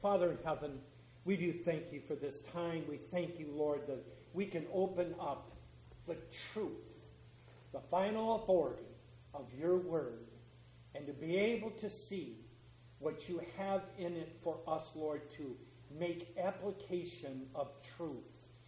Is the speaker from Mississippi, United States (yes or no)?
no; Michigan, United States; We're from Michigan, and I got to tell you a little story.